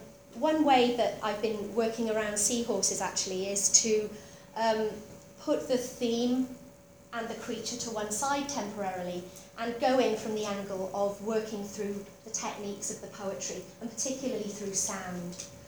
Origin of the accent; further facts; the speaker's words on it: Dundee, Scotland, United Kingdom; I used to see harbour seals all the time when I was growing up near Dundee.